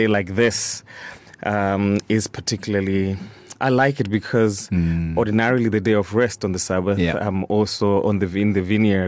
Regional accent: Tanzania; born or raised there; also born or lived in Canada

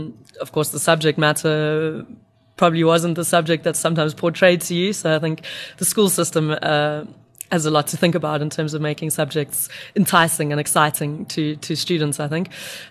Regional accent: Pietermaritzburg, KwaZulu-Natal, South Africa; also born or lived in Eastern Cape; Pietermaritzburg, actually, yes.

